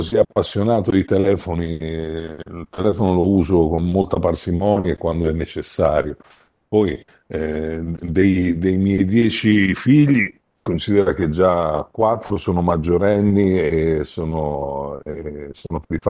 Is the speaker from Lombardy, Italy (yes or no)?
no; Sicily, Italy; E poi dai, sono siciliano e da buon siciliano conosco anche un po' le vicissitudini